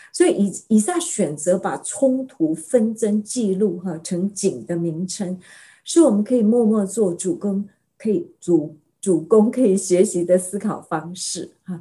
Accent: China; 就像我们中国人说的，退一步海阔天空

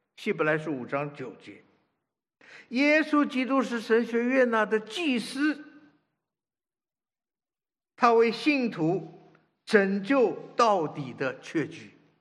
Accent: China; 我们都是中国的基督徒弟兄姐妹，

